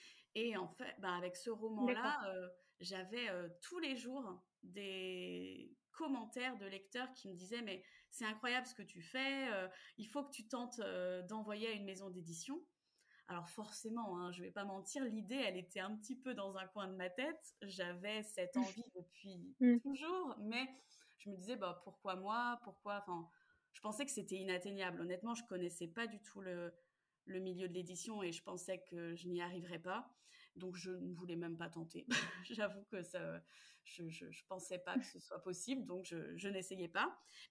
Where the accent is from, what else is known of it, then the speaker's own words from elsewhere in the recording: Brittany, France; donc j'ai 35 ans, je suis originaire de Bretagne